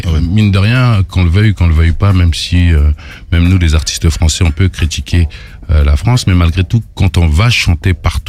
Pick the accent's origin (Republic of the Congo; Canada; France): Republic of the Congo; Moi, je viens du Congo Brazzaville.